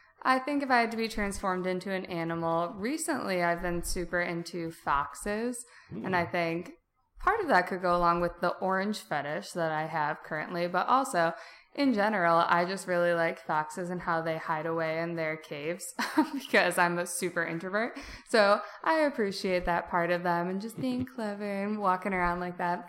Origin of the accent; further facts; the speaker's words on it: Milwaukee, Wisconsin, United States; born there; I used to live in Wisconsin. I was born in Milwaukee and was there for my first couple years of life, and then we kept coming back.